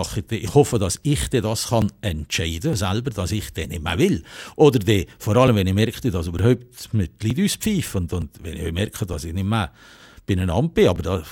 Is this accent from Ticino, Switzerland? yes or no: no; Valais, Switzerland; accent: Valais German; Ich bezeichne mich auch als Walliser. Ich schnurre nur Walliser-Deutsch